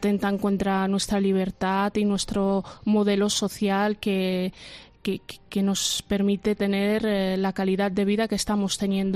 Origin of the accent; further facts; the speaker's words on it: Spain; como yo, somos muchos los españoles que somos un elemento positivo y de fuerza de nuestro país